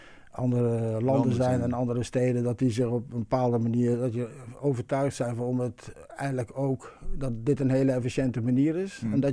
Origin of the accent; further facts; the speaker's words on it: Eindhoven, North Brabant, Netherlands; dan in bijvoorbeeld Eindhoven, waar ik vandaan kom.